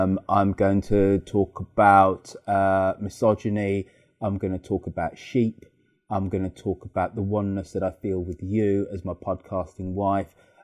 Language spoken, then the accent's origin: English; United Kingdom